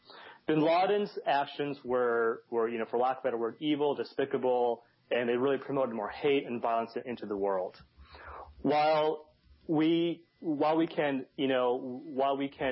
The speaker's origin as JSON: {"language": "English", "town": "Los Angeles", "region": "California", "country": "United States", "said": "from Los Angeles."}